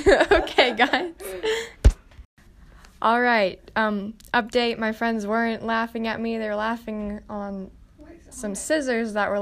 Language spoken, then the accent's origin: English; New Mexico, United States; I'm actually from New Mexico, and I've been to Roswell.